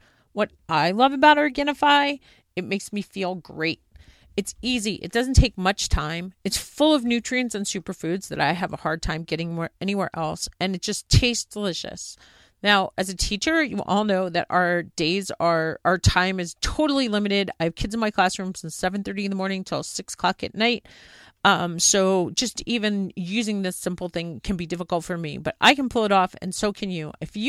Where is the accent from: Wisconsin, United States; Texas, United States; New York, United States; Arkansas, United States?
New York, United States; moved away as an adult; now in Montana, United States; Yeah, I grew up on Long Island, and I moved to Montana when I was 20.